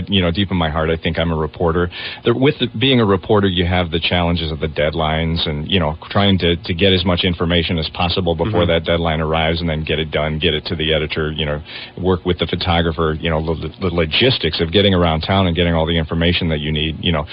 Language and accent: English; Topeka, Kansas, United States; I'm originally from Topeka, Kansas.